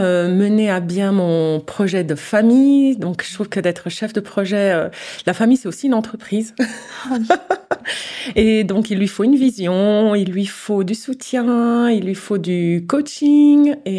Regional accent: Benin; born there; also born or lived in Mali / Niger / Mozambique / Eswatini; les 15 premières années de ma vie, j'ai beaucoup voyagé en Afrique. On a fait plusieurs pays. Déjà, je suis née au Bénin. Puis ensuite, on a vécu au Mali, puis au Niger. Puis aussi au Mozambique.

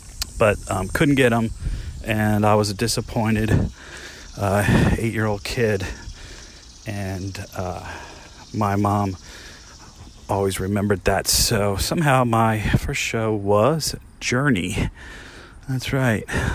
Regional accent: New Jersey, United States; I actually know him. I grew up in North Jersey

